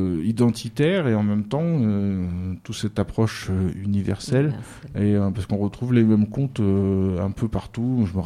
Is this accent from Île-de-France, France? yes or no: no; Brittany, France; quand j'ai grandi en Bretagne, et puis je me suis intéressé à la culture bretonne en me disant que c'était la culture de mon terroir, de mes racines.